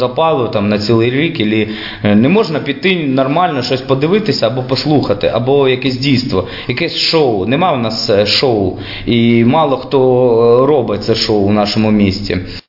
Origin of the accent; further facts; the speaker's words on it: Lebedyn, Sumy Oblast, Ukraine; перше місто, це моє рідне місто, в якому я б жив би все життя. Це Лебедин.